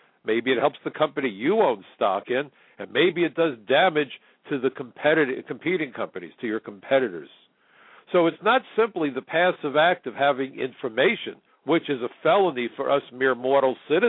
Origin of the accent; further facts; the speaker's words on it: New York, United States; accent: New York; I'm a New Yorker. If you can't tell by my accent, I even went to Brooklyn College. You can't be more Brooklyn or New York than that.